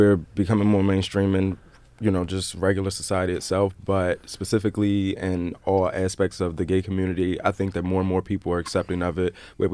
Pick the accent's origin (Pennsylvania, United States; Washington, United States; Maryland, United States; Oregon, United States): Maryland, United States; Baltimore; I'm from Baltimore.